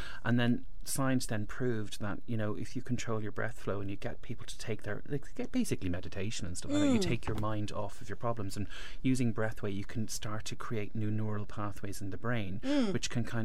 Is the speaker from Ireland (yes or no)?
yes; Ireland; particularly for us as Irish people